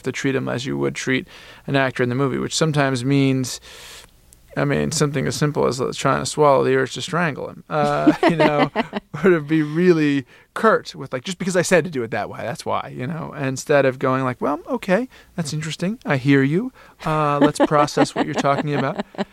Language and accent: English; Cambridge, Massachusetts, United States; born or raised there